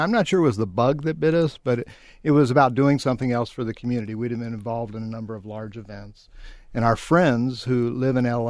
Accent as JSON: {"language": "English", "town": "San Antonio", "region": "Texas", "country": "United States", "tie": "born or raised there", "moved": "as an adult", "lives_now": "Tucson, United States", "said": "No, I feel like a native, but actually I grew up in Texas, San Antonio. Came here to go to school a few years ago and stuck around."}